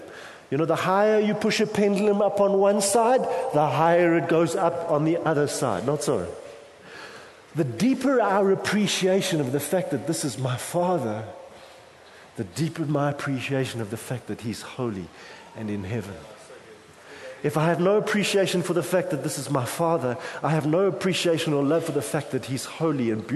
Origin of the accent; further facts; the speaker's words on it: Durban, KwaZulu-Natal, South Africa; I grew up in Durban